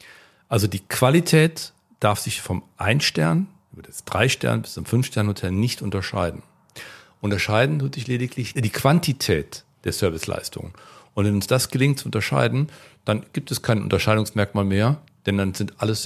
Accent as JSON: {"language": "German", "town": "Cologne", "region": "North Rhine-Westphalia", "country": "Germany", "said": "ich komme aus Köln"}